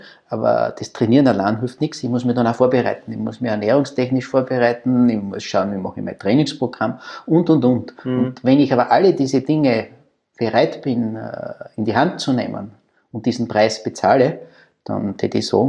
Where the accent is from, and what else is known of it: Austria